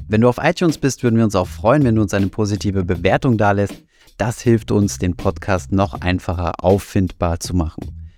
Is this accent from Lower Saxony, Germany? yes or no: no; Saarland, Germany; Da wo ich herkomme aus dem Saarland